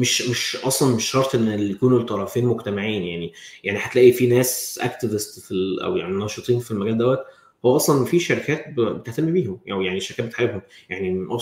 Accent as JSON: {"language": "Arabic", "country": "Egypt", "said": "احنا يعني كمصريين كعرب كمسلمين"}